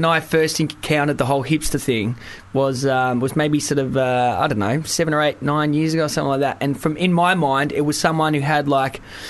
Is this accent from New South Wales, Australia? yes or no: no; Melbourne, Victoria, Australia; But I am from Melbourne, so when it comes to coffee, I get very, very snobby about it.